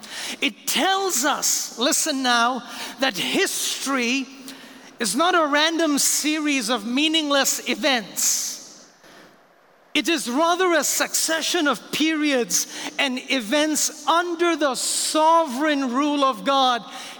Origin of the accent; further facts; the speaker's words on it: India; And so growing up in India, the whole idea of Judgment Day was informed in a sense from a Hindu and an Islamic worldview.